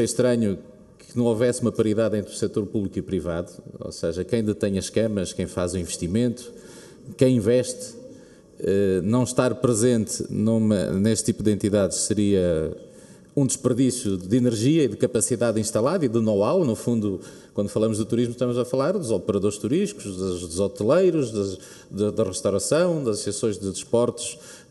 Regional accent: Portugal; Não, sou de Portugal.

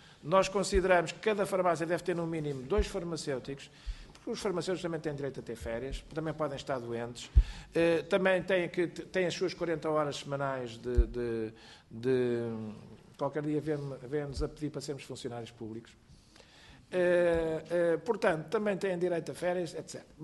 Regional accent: Portugal; como português e como responsável

